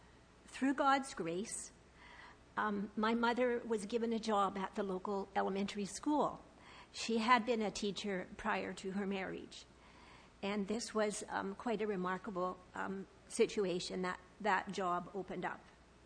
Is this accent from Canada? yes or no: yes; Nampa, Alberta, Canada; I was born in Peace River in northern Alberta, 300 miles north of Edmonton. I was the youngest of four children living on a farm in Nampa near Peace River.